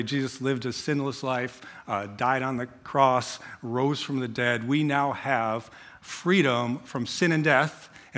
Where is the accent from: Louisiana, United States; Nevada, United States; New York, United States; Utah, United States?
New York, United States; See, I said y'all even, I'm from New York, so I said y'all